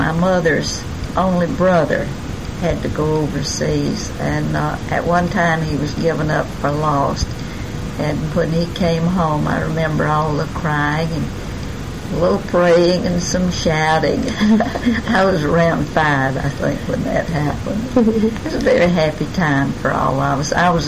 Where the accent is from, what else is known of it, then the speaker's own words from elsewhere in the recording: Alabama, United States; I was born in Blount County, August 17th, 1915.